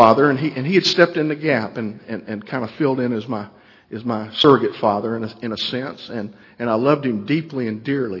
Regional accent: Jefferson, Georgia, United States; Well, I'm from Jefferson, Georgia, and there's some good old boys that live up there

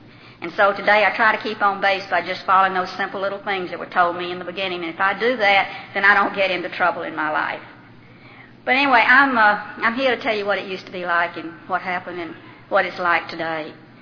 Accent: Birmingham, Alabama, United States; moved away as an adult; I came from Birmingham, Alabama. That's my home. I was born and raised there and lived there till I was 30 years old.

